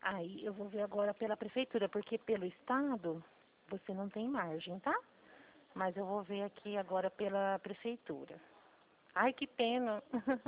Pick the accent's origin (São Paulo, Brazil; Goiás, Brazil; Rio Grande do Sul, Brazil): São Paulo, Brazil; Eu sou aqui do estado de São Paulo.